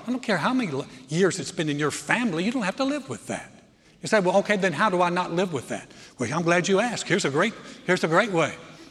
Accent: North Carolina, United States; I grew up in the Carolinas, North Carolina, and would always go to the North Carolina, South Carolina beaches.

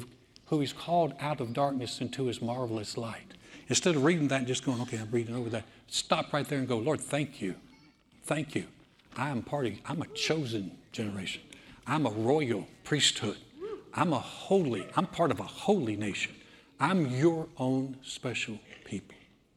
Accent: Georgia, United States; my identity is not in … we're from Georgia, and we're from the South

